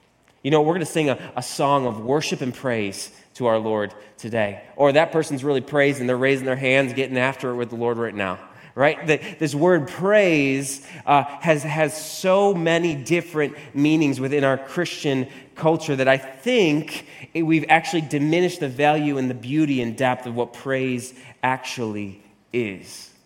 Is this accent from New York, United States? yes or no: yes; New York, United States; But that all that means is, hey, and I'm again from New York.